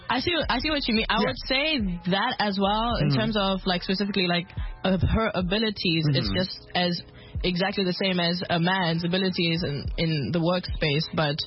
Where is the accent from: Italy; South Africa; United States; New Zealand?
South Africa; also born or lived in Ireland; my dad's English-Irish, and I was born in Ireland, but I grew up in South Africa.